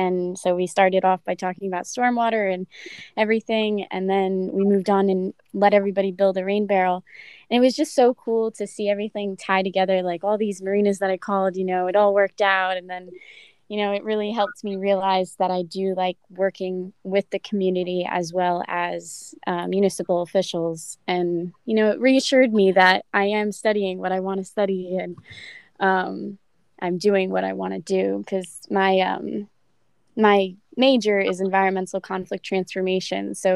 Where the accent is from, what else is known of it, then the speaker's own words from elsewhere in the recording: Stafford, United States; so my hometown, Stafford, which was very fun and exciting to even meet my mayor